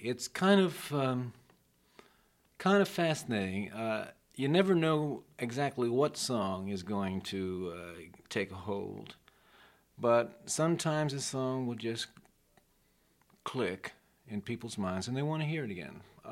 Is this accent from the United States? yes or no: yes; Oklahoma, United States; also born or lived in Chicago; I have a resolutely middle-class background. I was born in Chicago, raised in Oklahoma. Went to University of Oklahoma.